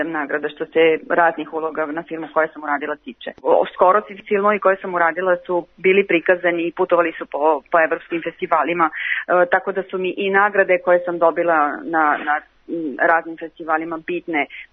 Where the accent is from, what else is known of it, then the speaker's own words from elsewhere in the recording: Serbia; moved away as an adult; Ja sam rumunskog porekla, moji roditelji su rumunskog porekla, ali ja sam odrasla u Srbiji, do 18 godina sam živela tamo, tako da imam dve zemlje, dva maternja jezika.